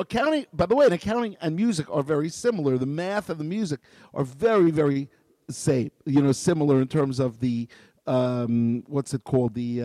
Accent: New York City, New York, United States; Because I grew up in Kew Gardens, Queens. Kew Gardens Synagogue had its own youth center.

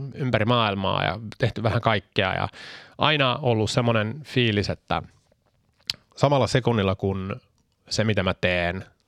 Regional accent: Stockholm, Stockholm County, Sweden; Mä oon varttunut Tukholman lähiössä kahden suomalaisten vanhemman lapsena, syntynyt ja varttunut Ruotsissa.

